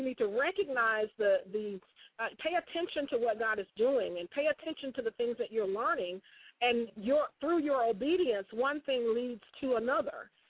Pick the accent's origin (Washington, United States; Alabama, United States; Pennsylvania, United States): Alabama, United States; Birmingham; It was crazy because I was, I grew up in Birmingham